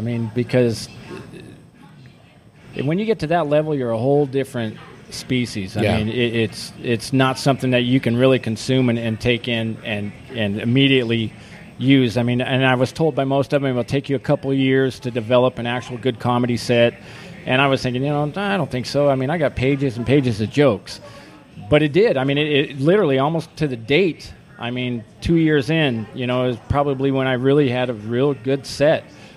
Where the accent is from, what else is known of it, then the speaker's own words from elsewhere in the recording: Oklahoma, United States; also born or lived in Mesa; When I was a kid, I grew up in Oklahoma, but I was born in Mesa.